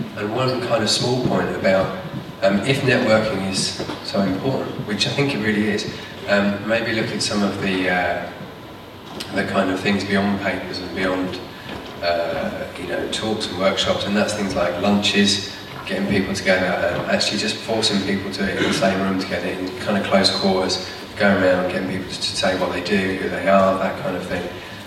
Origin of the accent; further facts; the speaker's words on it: Manchester, North West England, United Kingdom; from Manchester.